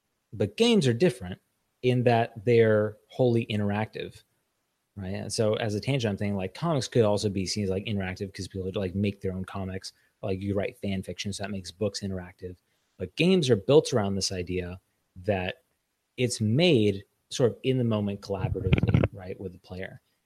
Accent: Los Angeles, California, United States; So like I grew up in Los Angeles. I grew up surrounded by like the film industry.

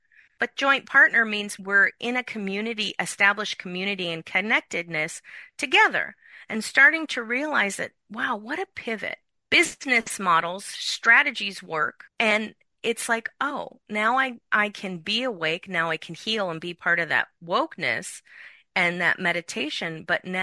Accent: California, United States; Coming from Silicon Valley, growing up in Silicon Valley, and now working with tech

